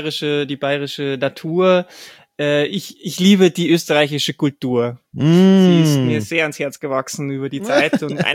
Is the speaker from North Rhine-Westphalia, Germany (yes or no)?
no; Bavaria, Germany; born or raised there